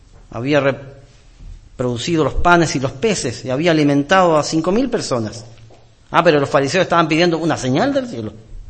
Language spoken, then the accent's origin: Spanish; Chile; Esta semana, como ciudadanos chilenos, vivimos una noticia